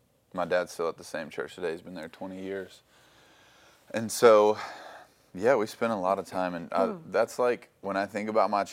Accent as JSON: {"language": "English", "town": "Franklin", "region": "Tennessee", "country": "United States", "tie": "born or raised there", "said": "Like, because I grew up in Franklin, and so, like, it's like a, you know, Nashville's kind of a big city vibe going on."}